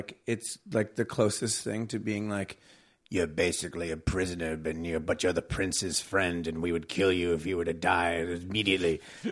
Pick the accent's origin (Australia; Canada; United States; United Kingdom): Canada; Yeah, we're both Canadian.